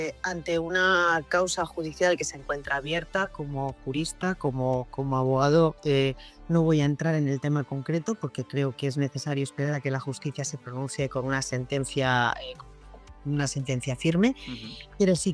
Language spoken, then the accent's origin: Spanish; Spain; yo o tú, como español